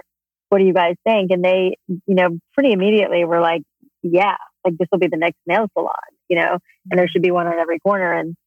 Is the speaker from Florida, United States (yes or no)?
yes; Florida, United States; and I grew up in South Florida. So it was always like humidity was always plaguing me